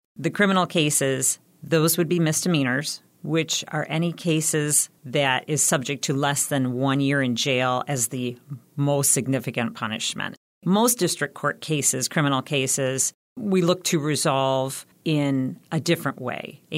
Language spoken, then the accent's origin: English; Port Huron, Michigan, United States; I was born and raised here in Port Huron.